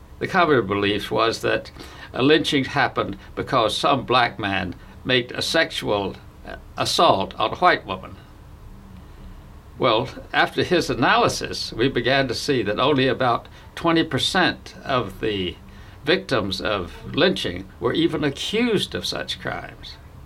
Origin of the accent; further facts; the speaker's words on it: Winston-Salem, North Carolina, United States; Okay, I was born in Winston-Salem, which is a very historic town, with the Boravians having settled that in 1763. And so I grew up with history.